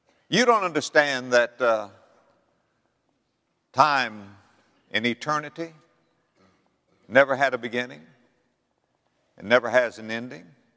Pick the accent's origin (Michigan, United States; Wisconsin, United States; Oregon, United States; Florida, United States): Florida, United States; I'm from Florida. I love the ocean. My blood's about 75% salt water.